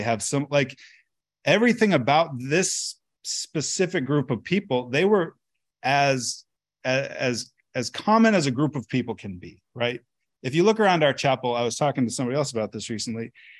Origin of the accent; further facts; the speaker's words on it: Alaska, United States; I'm from Alaska. That's practically another country.